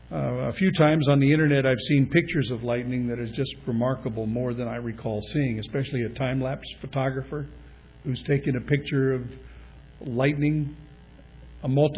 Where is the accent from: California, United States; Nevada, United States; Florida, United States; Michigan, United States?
California, United States; I grew up in the Southern California area, and I had heard about jets.